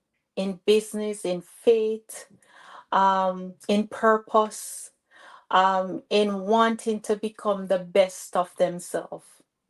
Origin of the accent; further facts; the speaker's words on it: Manchester, Jamaica; moved away as an adult; now in United States; I'm from the Caribbean. I'm from Jamaica, a little town in Jamaica called Manchester. Here we call them states, but back in Jamaica, we call them parish. So I'm from Manchester. I came here over 10 years ago